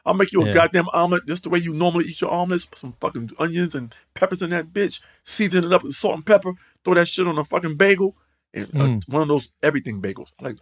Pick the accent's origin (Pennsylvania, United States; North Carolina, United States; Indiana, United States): North Carolina, United States; Like, I'm from North Carolina, man. I done tried it all, bro.